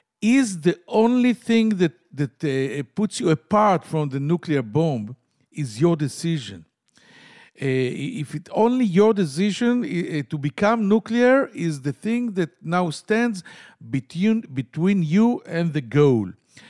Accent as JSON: {"language": "English", "town": "Tel Aviv", "region": "Tel Aviv District", "country": "Israel", "said": "from Tel Aviv."}